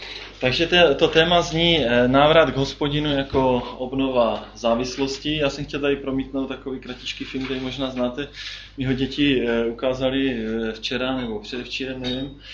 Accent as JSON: {"language": "Czech", "town": "Český Těšín", "region": "Moravian-Silesian Region", "country": "Czechia", "said": "jsem z Českého Těšína"}